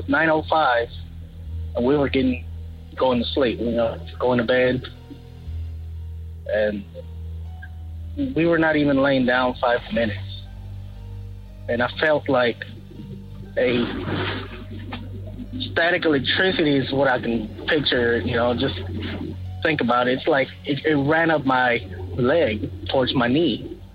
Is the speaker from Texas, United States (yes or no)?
yes; Dallas, Texas, United States; I'm from Dallas, Texas.